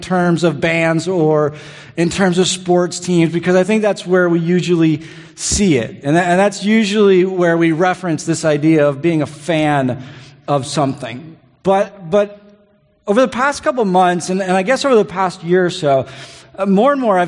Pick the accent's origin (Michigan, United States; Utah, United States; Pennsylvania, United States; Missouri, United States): Michigan, United States; had the audacity to walk on stage with an Ohio State t-shirt, if you didn't notice that earlier, and I'm from Michigan.